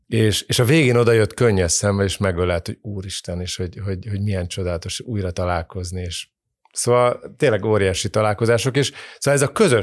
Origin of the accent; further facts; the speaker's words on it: Székesfehérvár, Fejér, Hungary; voltunk Székesfehérváron, ami nekem különösen klassz volt, mert ugye a szülővárosom, és egy csomó gyerekkoromból ismerős ember